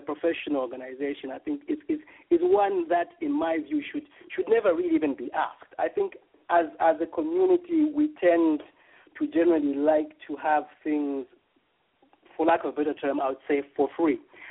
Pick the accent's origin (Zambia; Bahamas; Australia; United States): Zambia; Lusaka, Lusaka Province; I grew up in Roma. So going back to Zambia and visiting this area, you know, it makes me feel quite proud of having grown up in the area.